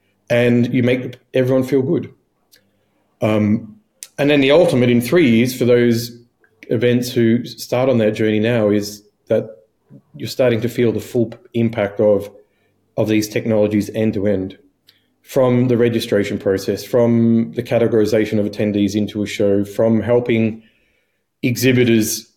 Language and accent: English; Australia; I'm Australian, so if I was in Australia